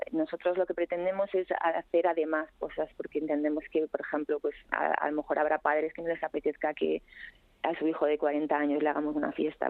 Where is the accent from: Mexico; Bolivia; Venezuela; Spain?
Spain; Castile and León; Yo vivía en mi pueblo, en León